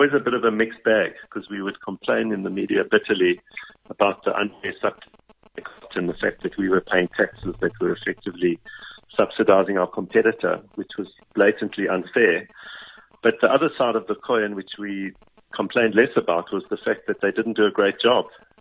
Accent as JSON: {"language": "English", "country": "South Africa", "said": "I think the bigger issue as a South African is that this SAA story is really putting us as a country on trial."}